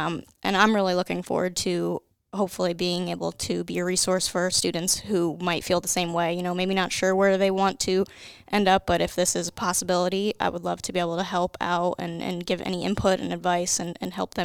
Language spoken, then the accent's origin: English; United States; So I grew up in Wayne County, and I think growing up in that area is kind of what started my passion for the outdoors.